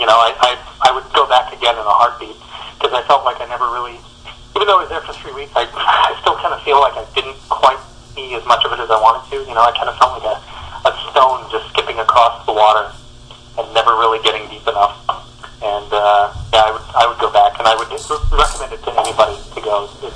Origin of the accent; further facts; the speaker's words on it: Canada; I'm Canadian.